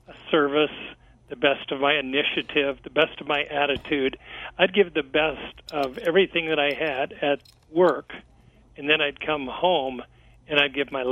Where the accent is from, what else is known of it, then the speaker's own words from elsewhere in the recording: Kansas City, Missouri, United States; whether it's the blue sky day here in my hometown of Kansas City.